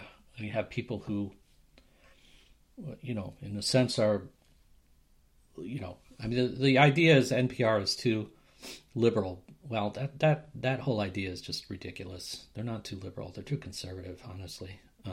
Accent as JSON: {"language": "English", "region": "New York", "country": "United States", "said": "I'm from New York."}